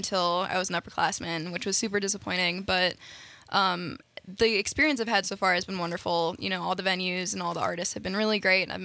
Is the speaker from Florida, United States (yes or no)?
no; Elkhorn, Wisconsin, United States; Yeah, so Elkhorn's a pretty small town about an hour south of Madison.